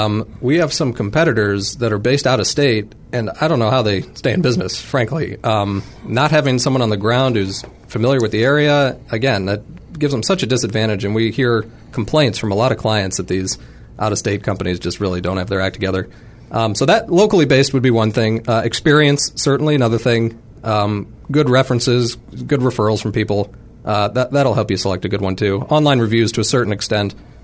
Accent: St. Louis, Missouri, United States; I was born and raised in St. Louis. Both sides of my family, generations, they've been in the St. Louis area a very long time.

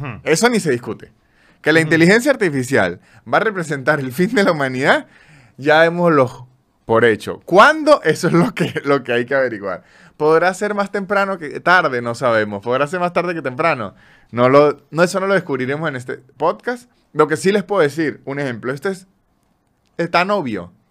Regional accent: San Cristóbal, Táchira, Venezuela; Y además yo siento que como yo soy de San Cristóbal al mismo tiempo, que en San Cristóbal las ferias son en enero.

